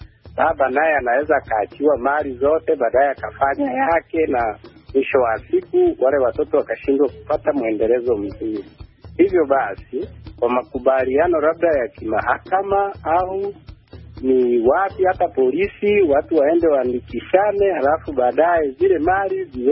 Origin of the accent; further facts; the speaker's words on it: Mwanza, Tanzania; natokea Mwanza, Tanzania.